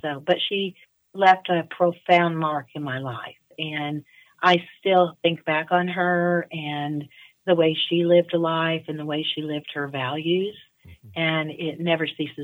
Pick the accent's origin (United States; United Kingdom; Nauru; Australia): United States; Pittsburgh, Kansas; moved away as an adult; now in Joplin, United States; Well, I was born in Pittsburgh, Kansas, and I lived in Pittsburgh until the day I got married, and then we moved all the way to Joplin, Missouri. So Pittsburgh is very important to me. You never forget your hometown